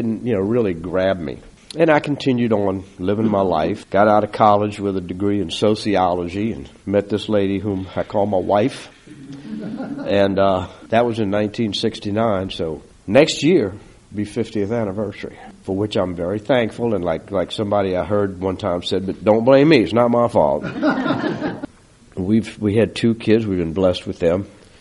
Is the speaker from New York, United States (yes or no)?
no; Slidell, Louisiana, United States; also born or lived in New Orleans; I really enjoyed growing up in Slidell. Went to Slidell Grammar, Slidell Junior High, Slidell High School, graduated in 63. When we were in New Orleans, attended Catholic school, Catholic church, and then we moved over here.